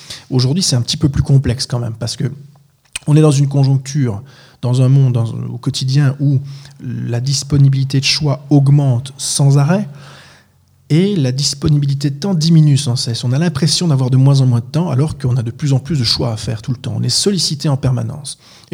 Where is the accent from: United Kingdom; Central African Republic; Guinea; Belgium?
Belgium; là ici en Europe, enfin en Belgique en particulier, j'ai grandi en Belgique